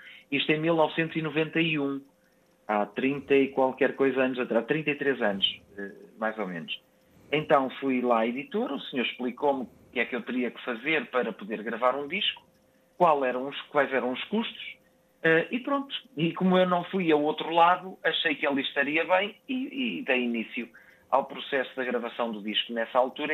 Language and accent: Portuguese; São Jorge de Várzea, Porto, Portugal; also born or lived in Rande; São Jorge de Várzea, Felgueiras, que foi onde eu cresci. Eu nasci em Rande, Felgueiras, mas cresci em São Jorge de Várzea, Felgueiras. Fui para lá com 2 anos.